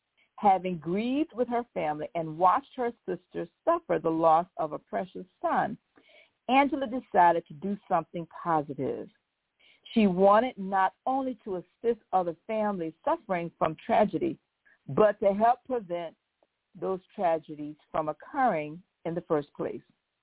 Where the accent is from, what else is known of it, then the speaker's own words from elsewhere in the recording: Riviera Beach, Florida, United States; born and raised in Riviera Beach, Florida, and I am proud of it.